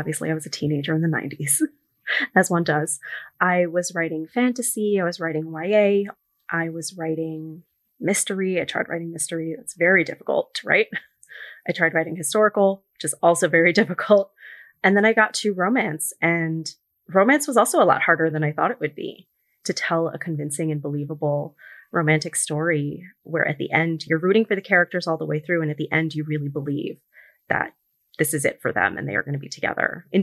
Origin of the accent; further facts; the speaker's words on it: New York City, New York, United States; I grew up in New York City, but I'm very close with some of my cousins in California.